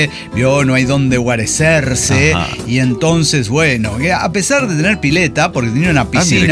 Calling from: Buenos Aires, Argentina; de Buenos Aires, Argentina.

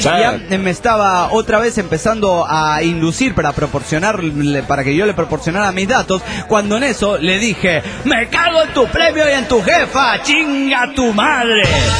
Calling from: Monterrey, Nuevo León, Mexico; de Monterrey, Nuevo León, Mexiquito

